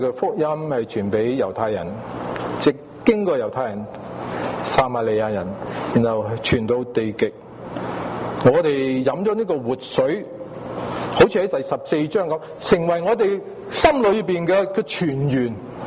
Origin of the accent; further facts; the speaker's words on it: China; 我们中国人也是很弊的，其实我们叫做什么龙的传人